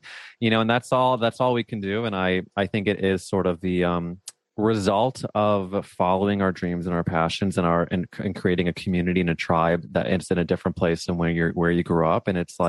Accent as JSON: {"language": "English", "region": "Missouri", "country": "United States", "tie": "born or raised there", "said": "as a Jew growing up in Missouri"}